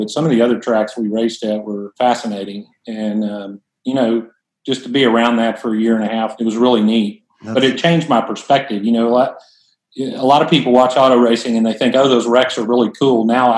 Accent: Texas, United States; And then, of course, growing up in Texas, you get Texas history in fourth and seventh grade.

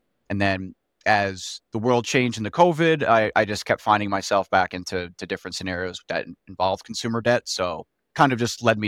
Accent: New York City, New York, United States; moved away as an adult; now in Boston, United States; So I grew up in New York City. I moved out to Boston to go to law school.

